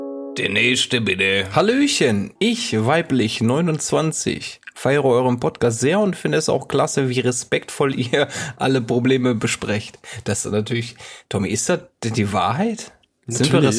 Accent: Bad Neuenahr-Ahrweiler, Rhineland-Palatinate, Germany; Meine Heimat, Bad Neuenahr, Ahrweiler, ist ja zu einer traurigen Berühmtheit geworden.

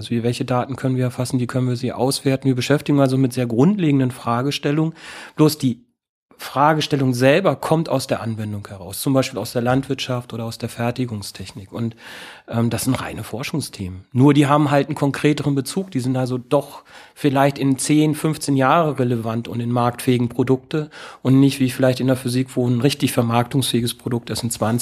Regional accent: Lower Saxony, Germany

